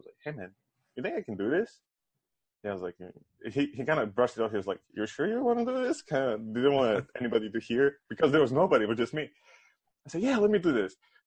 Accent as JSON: {"language": "English", "country": "Serbia", "tie": "born or raised there", "moved": "yes", "said": "yeah, that was my time growing up in Serbia up until 2010."}